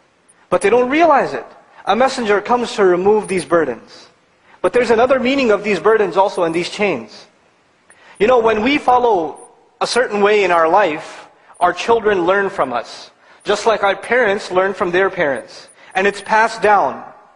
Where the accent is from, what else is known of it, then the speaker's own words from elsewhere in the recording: Pakistan; I'm from Pakistan originally, and this is a problem in Pakistan